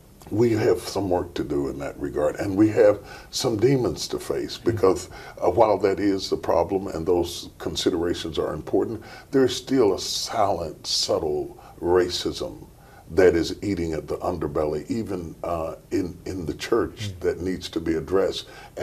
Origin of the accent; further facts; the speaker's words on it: West Virginia, United States; I grew up in West Virginia where there's 5% black, and I'm used to being involved with all types, whites and blacks and whoever came along my path.